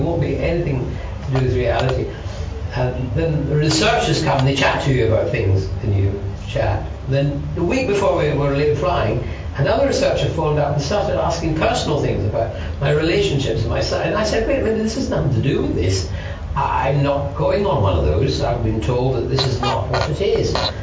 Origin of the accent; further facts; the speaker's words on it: Scotland, United Kingdom; I grew up in the Highlands of Scotland. There wasn't any much theatre.